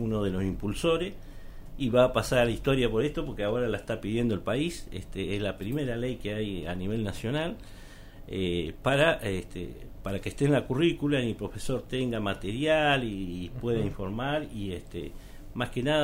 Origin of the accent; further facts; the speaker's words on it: General Roca, Río Negro, Argentina; éramos como 8 acá en Roca, yo soy nativo de Roca y de Barrio Tiros, lo he dicho siempre en todos lados.